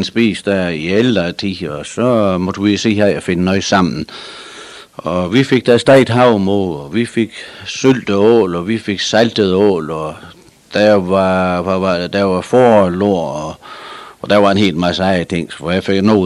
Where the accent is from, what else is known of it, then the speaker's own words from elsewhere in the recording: Lyngby, Capital Region of Denmark, Denmark; also born or lived in Vestby; jeg er født i Vestby, det er på sygehus, men jeg havde haft hele min opvækst her i Lyngby.